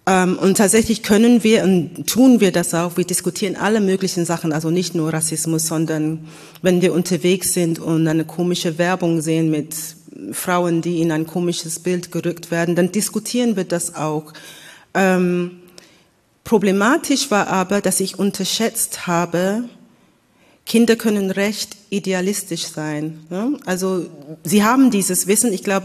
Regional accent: United Kingdom; German is a second language; now in Germany; weil ich tatsächlich aus Großbritannien kam. Also für mich war das eine, das hat einfach besser gepasst für mich, dass ja, das stimmt, das ist nicht meine Sprache, das ist nicht meine Kultur

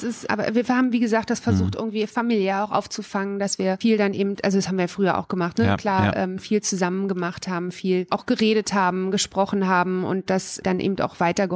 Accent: East Germany, Germany; Und ich bin ja in der DDR aufgewachsen, bis ich 14 war

